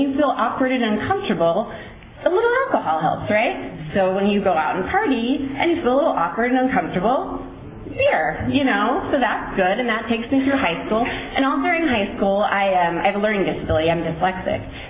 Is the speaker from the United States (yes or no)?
yes; Visalia, California, United States; also born or lived in Virginia / South Carolina; I'm an alcoholic, and I was born in Visalia. We moved to Virginia and South Carolina, and then I moved back to Visalia in fifth grade. So I grew up here, went away to college in the Bay Area